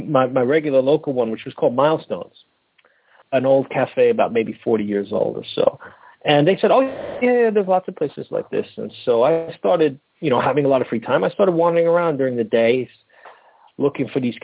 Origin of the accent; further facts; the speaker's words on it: Brooklyn, New York, United States; now in Japan; I was born and raised in Brooklyn.